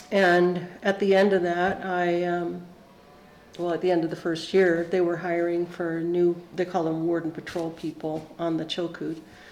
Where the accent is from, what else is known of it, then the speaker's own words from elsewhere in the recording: Vancouver, British Columbia, Canada; now in United States; I actually grew up in Vancouver, British Columbia, so I'm now a dual citizen.